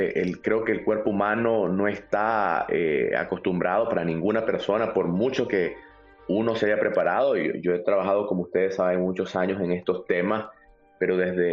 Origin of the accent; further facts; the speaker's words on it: Matagalpa, Nicaragua; en mi condición de católico, pero sobre todo de nicaragüense, yo soy de Matagalpa